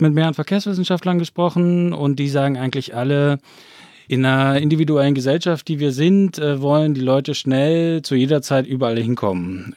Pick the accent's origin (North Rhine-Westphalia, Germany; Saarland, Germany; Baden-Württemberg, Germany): North Rhine-Westphalia, Germany; Cologne; Ich bin Stadtkind, ja. Also ich komme aus Köln ursprünglich.